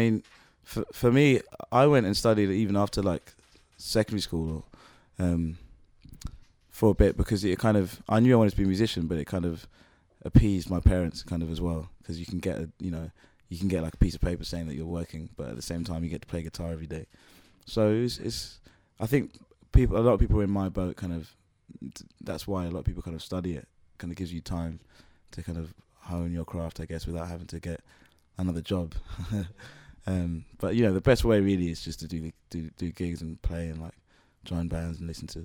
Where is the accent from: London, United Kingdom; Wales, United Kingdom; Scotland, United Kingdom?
London, United Kingdom; Muswell Hill; growing up in Muswell Hill was just a place where there's loads of opportunities to kind of get started and get going and joining bands.